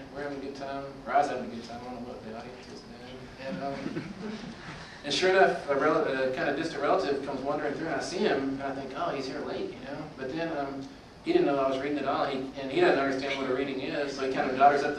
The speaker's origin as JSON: {"language": "English", "town": "Midland", "region": "Texas", "country": "United States", "tie": "born or raised there", "said": "my hometown is Midland, just south of here"}